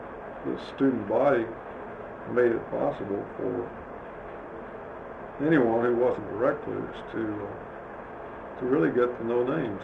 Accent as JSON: {"language": "English", "town": "Frankfort", "region": "Kentucky", "country": "United States", "tie": "born or raised there", "said": "My hometown is Frankfort."}